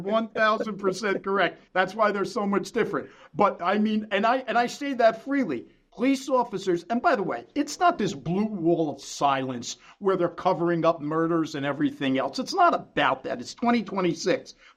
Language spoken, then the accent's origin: English; Newark, New Jersey, United States; Steve, where you and I grew up, North Newark, I grew up on First Avenue.